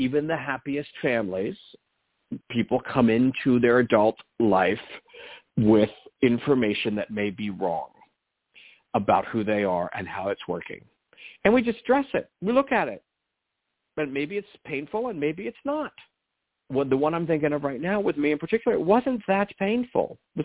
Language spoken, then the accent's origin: English; California, United States; I'm from Southern California, so I've seen this my whole life